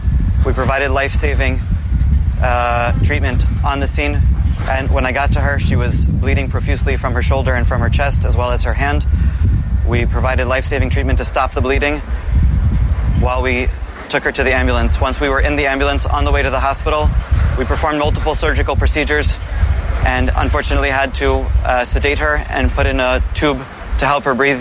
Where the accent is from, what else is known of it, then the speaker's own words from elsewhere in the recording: Karni Shomron, West Bank, Israel; I was just called to a terrorist attack right near my hometown of Karni Shomron